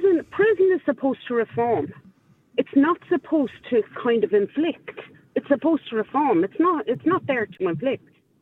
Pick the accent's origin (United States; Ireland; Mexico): Ireland; Dublin, Leinster; I'm going to say Dublin, because I'm from Dublin.